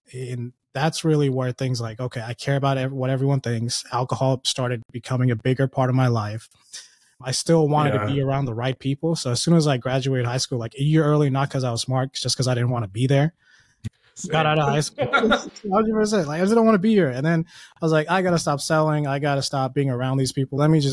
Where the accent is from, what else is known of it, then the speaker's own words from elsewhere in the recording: Bangladesh; now in United States; And I grew up in Bangladesh. And we were well off because my dad was a businessman.